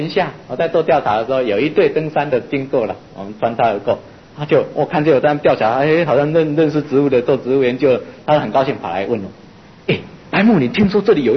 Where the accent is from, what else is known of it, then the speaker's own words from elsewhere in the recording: Taiwan; 同时更侧重的台湾我们自己生长土生土长的地方所延伸出来的人文历史与自然的沧桑